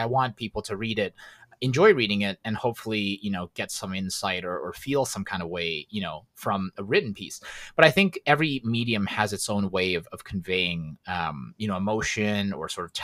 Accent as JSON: {"language": "English", "country": "Canada", "tie": "born or raised there", "said": "I grew up in Canada where, you know, there are quite a few cows just sort of grazing in pasture."}